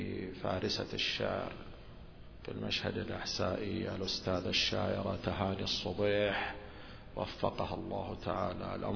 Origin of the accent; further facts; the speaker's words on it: Al-Qarah, Eastern Province, Saudi Arabia; أنا عربي، وفي ذات الوقت أنا مسلم، وفي ذات الوقت أنا سعودي، وفي ذات الوقت أنا حساوي، وفي ذات الوقت أنا من القارة.